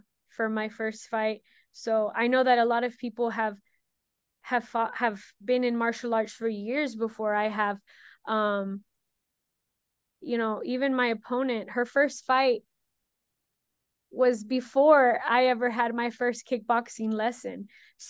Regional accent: Texas, United States; I'm from the Rio Grande Valley. We are a hop and a skip away from Mexico.

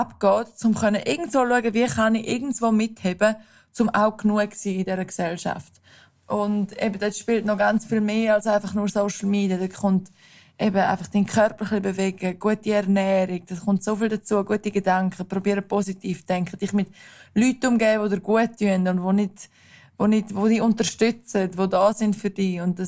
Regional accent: Graubünden, Switzerland; Ich bin im Engadin aufgewachsen, in den Bergen. Dort braucht man das.

